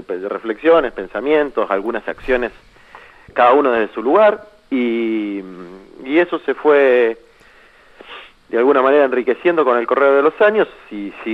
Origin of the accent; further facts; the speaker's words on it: Argentina; no me voy a ir a vivir a Roma, yo soy ciudadano argentino